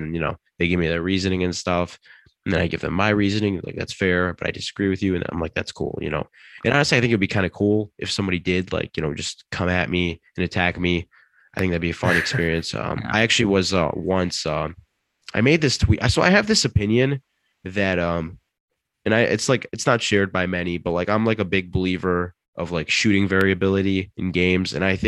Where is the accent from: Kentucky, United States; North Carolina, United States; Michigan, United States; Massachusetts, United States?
Michigan, United States; Detroit; now in East Lansing, United States; I'm from the Metro Detroit area. I'm currently in East Lansing. I go to school at Michigan State.